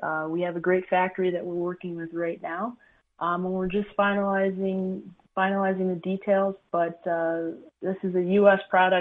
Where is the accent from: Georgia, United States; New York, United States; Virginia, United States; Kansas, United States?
New York, United States; Rochester; We're both from Rochester, New York.